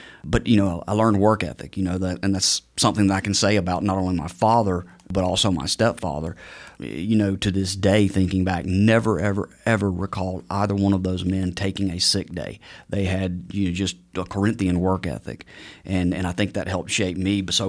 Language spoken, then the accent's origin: English; Mississippi, United States; also born or lived in Georgia, United States; I was born in Georgia, and shortly after, my father, who worked in the automotive industry, he got transferred to Mississippi with his job, and we lived there for about 12 years.